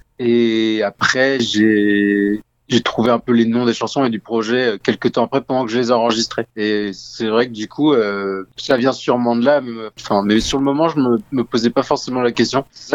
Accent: Tours, Centre-Val de Loire, France

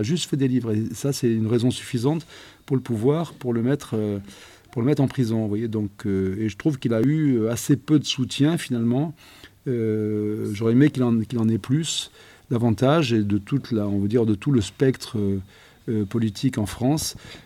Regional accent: Algiers, Algiers Province, Algeria; born there; Moi-même, on l'a dit, je suis né à Alger. J'ai eu l'occasion de retourner en Algérie de très, très nombreuses fois.

